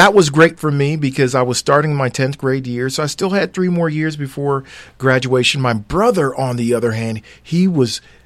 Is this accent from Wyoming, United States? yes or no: no; Brooklyn, New York, United States; But I was born in Brooklyn, New York.